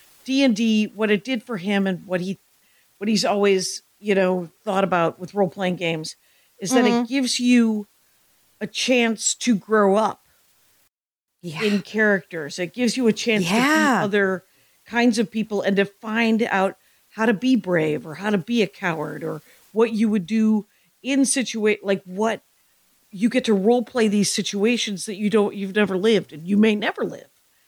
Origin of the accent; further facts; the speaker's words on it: Wisconsin, United States; It's actually set in my hometown in Wisconsin.